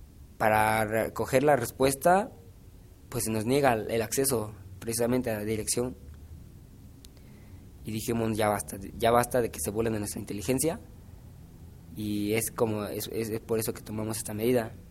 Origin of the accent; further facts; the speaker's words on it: Apizaco, Tlaxcala, Mexico; Yo vengo de Apizaco, Tlaxcala.